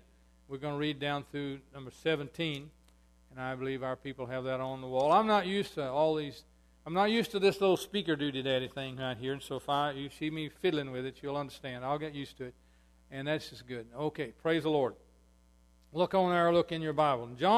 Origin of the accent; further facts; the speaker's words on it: Tennessee, United States; moved away; also born or lived in Georgia / Texas; I was born in Tennessee and raised there my young years, and then down the edge of Georgia, moved to Texas in 52.